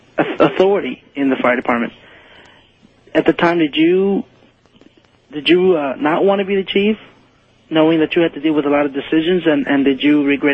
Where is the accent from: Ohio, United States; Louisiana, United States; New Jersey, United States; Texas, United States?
Texas, United States; McAllen; I know first of all, I just want to say we love you in South Texas. I'm coming from South Texas, McAllen.